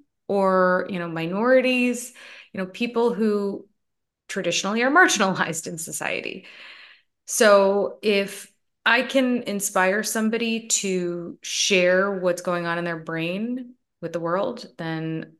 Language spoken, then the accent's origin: English; Canada; also born or lived in United States; now in Los Angeles, United States; I grew up in Canada, but I've always been American. I was born in America, the only one in my family. And so as soon as I could, I ran away